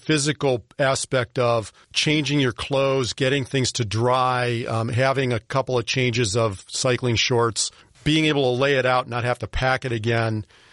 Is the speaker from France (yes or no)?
no; United States; It's a little unnerving as an American